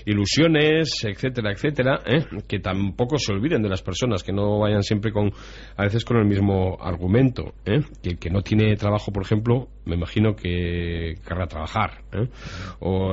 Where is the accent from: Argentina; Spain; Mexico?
Spain; Navarre; somos navarros y muy navarros